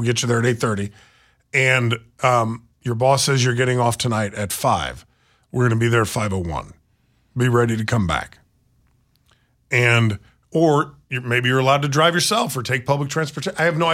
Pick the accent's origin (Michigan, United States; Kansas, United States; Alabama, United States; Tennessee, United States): Kansas, United States; Leavenworth; when I was growing up in Lansing-Leavenworth